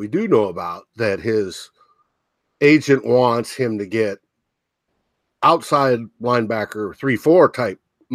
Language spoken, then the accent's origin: English; New Mexico, United States; But their fans were so arrogant when I grew up out in New Mexico. Because in New Mexico, you had two teams to root for.